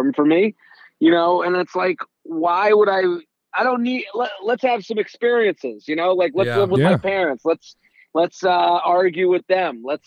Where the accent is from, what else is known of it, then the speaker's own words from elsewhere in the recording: Boston, Massachusetts, United States; moved away as an adult; now in New York, United States; But I'm from Boston. I'm from outside of Boston.